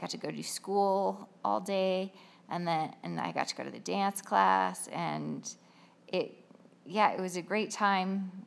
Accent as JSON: {"language": "English", "region": "Idaho", "country": "United States", "tie": "born or raised there", "also_born_or_lived": "Utah", "said": "Growing up in Idaho and Utah, it was kind of a bubble."}